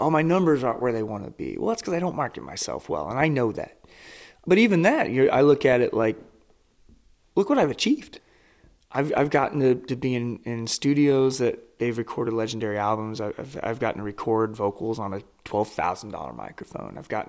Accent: United States; As an American, you're like, it's the most proudest thing.

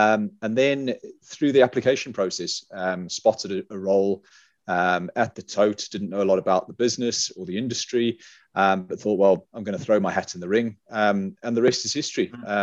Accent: South Africa; accent: South African; now in Leeds, United Kingdom; You may have noticed from my accent, if you're aware of a South African accent, that I'm not from the northeast of England or central England, now living in Leeds.

